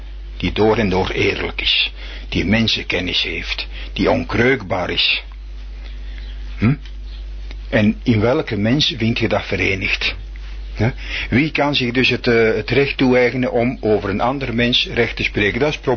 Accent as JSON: {"language": "Dutch", "town": "Antwerp", "region": "Flanders", "country": "Belgium", "said": "trouwens, ik kom uit Antwerpen."}